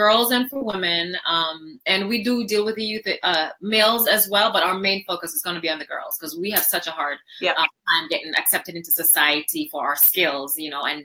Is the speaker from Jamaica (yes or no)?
yes; Jamaica; I'm originally from Jamaica, by the way.